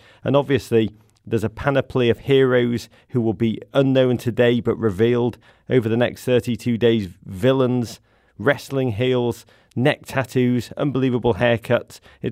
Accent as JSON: {"language": "English", "region": "England", "country": "United Kingdom", "lives_now": "United States", "said": "I'm an Englishman. I've become American."}